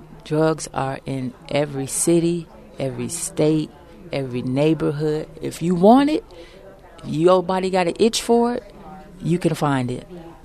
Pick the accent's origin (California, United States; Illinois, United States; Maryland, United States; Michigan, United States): Illinois, United States; Chicago; I can say, you know, growing up in Chicago, Illinois, in what they call, quote-unquote, the projects, you know, it's pretty rough.